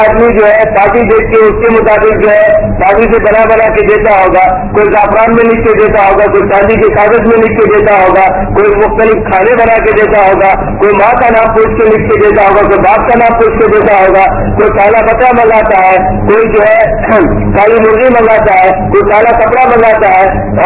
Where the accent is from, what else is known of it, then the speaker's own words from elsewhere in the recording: India; اور افسوس کی بات ہے جو میرا تعلق ایک ہندوستان سے ہے